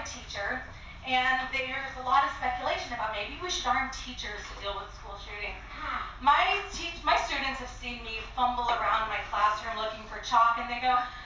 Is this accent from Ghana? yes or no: no; Berkeley, California, United States; I grew up in Berkeley, and my mother informed me that I was going through my Saturn return.